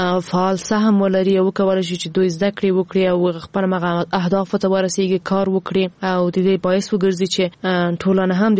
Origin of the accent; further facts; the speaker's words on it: Ghazni, Afghanistan; زه هم د غزنی یم